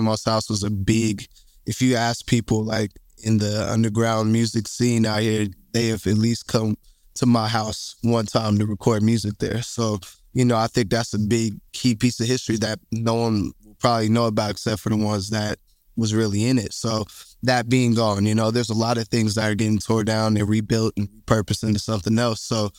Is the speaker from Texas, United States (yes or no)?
no; Portland, Oregon, United States; I grew up across the street from George Park. I'm from St. John's, North Portland.